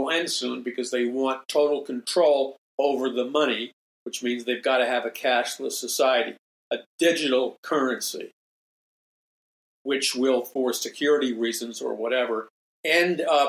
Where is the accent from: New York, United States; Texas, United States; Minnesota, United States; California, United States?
New York, United States; New York City; I never met a born-again Christian in my entire life growing up in New York City.